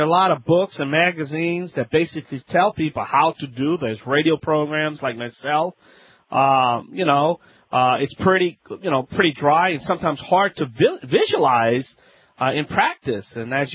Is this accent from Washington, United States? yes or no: no; Louisiana, United States; That's right, I'm … from the Bayou land.